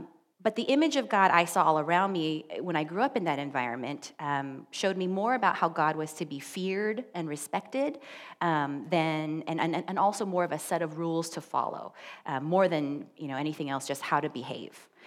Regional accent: Akron, Ohio, United States; born there; I was born on Christmas Day, 1981, Akron, Ohio.

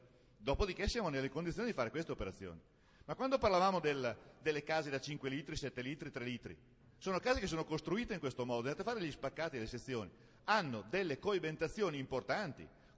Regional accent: Ferrara, Emilia-Romagna, Italy; io sono di Ferrara, siamo due passi, siamo cugini con la vostra provincia

